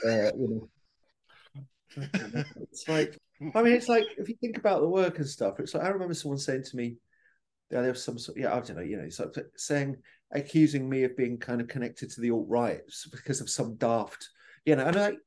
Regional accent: Hastings, South East England, United Kingdom; also born or lived in Cheltenham; No, I was born in Cheltenham, but I grew up in Hastings.

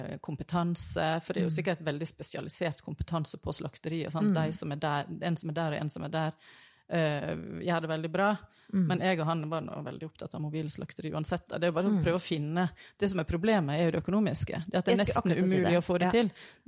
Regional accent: Vestland, Norway; der jeg kommer ifra selge I Sogn og Fjordane på Stadthalløya.

